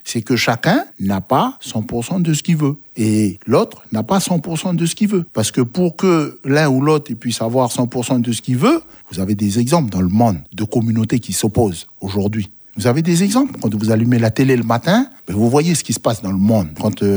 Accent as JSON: {"language": "French", "country": "France", "said": "Mais on est français."}